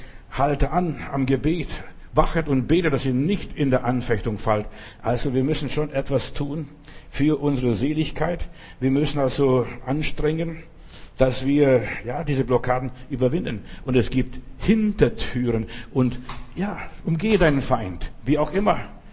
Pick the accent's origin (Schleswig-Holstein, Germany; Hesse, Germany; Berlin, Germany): Berlin, Germany; Wir wissen ja als Berliner sehr gut, was mal hier 1948 bis 1949 war